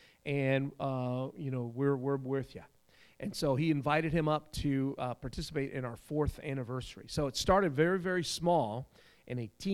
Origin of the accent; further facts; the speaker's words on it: United States; being an American, we're on the radar when we show up in a Muslim country.